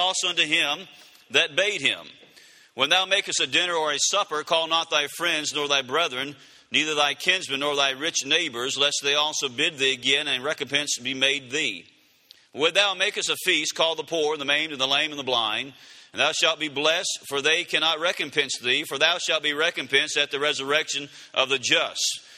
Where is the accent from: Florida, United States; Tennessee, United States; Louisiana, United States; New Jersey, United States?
Louisiana, United States; How many of y'all believe God can save someone from Louisiana? Amen. Amen. I'm a Cajun. My wife's a Cajun.